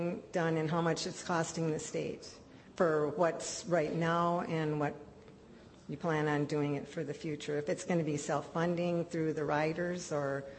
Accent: St. Cloud, Minnesota, United States; I'm from St. Cloud here, and I'm just visiting

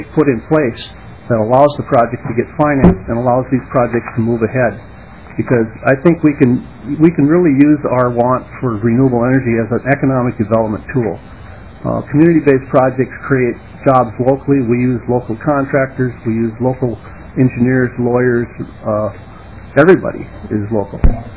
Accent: Woodstock, Minnesota, United States; I'm from Woodstock, Minnesota, and I'm here to testify in favor of House File 357.

